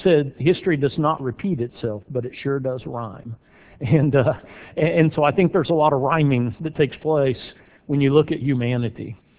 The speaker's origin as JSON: {"language": "English", "town": "Joplin", "region": "Missouri", "country": "United States", "tie": "born or raised there", "said": "I was actually born and raised in Joplin and went to school there and college there at Missouri Southern. And so it was kind of rough to see your hometown so torn up."}